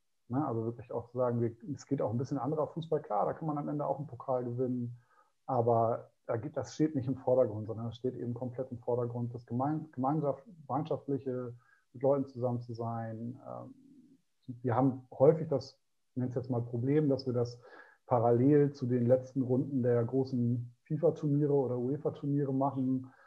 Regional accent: Ahrensburg, Schleswig-Holstein, Germany; Wir kommen aus Ahrensburg und wir kennen halt auch die Zustände, die ja teilweise in Stormann geherrscht haben

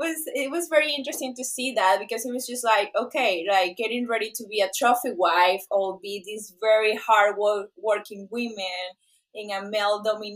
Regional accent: Venezuela; now in United States; So I am from South America, and you know, when I started traveling, I moved to the U.S.

